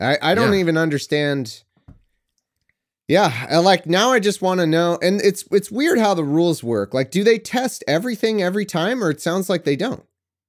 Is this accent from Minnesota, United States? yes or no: no; Angels Camp, California, United States; Can't have my hometown Angels Camp. It's not like I get another Angels Camp California hometown hero.